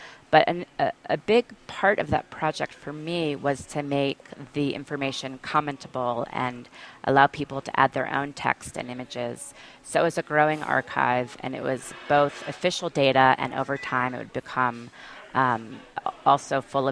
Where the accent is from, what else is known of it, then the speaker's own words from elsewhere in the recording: New York, United States; And as a New Yorker and as an artist who was doing an air monitoring project